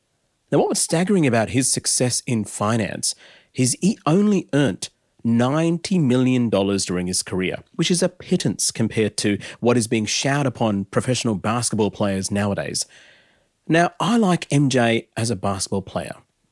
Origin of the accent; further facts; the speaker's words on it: Adelaide, South Australia, Australia; as a 90s kid growing up in Adelaide